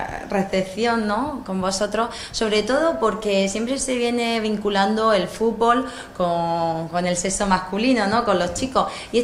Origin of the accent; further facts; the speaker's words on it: Andalusia, Spain; que soy almeriense, y es un orgullo